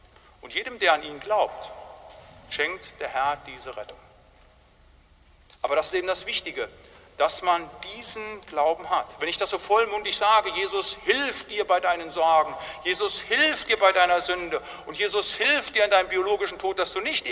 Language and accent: German; North Rhine-Westphalia, Germany; Da, wo ich herkomme aus dem Siegerland, eine sehr fromme Gegend hier in Deutschland